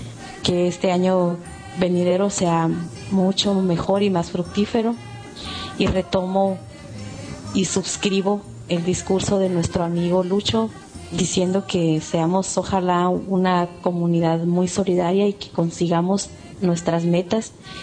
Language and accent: Spanish; Mexico; de México y tal vez muchos me conozcan, y para los que no saben, vivo en el norte, en el estado de Sonora, que tenemos frontera con Arizona en Estados Unidos.